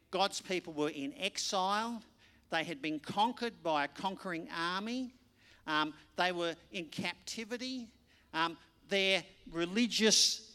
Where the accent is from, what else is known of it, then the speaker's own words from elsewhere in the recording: Australia; When I think back to growing up in Australia, our society was much more favourable